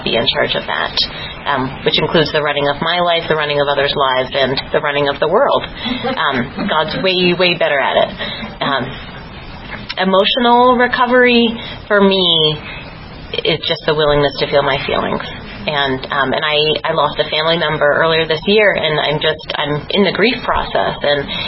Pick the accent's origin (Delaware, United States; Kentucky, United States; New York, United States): Kentucky, United States; Louisville; Hey, everybody. I'm from Louisville.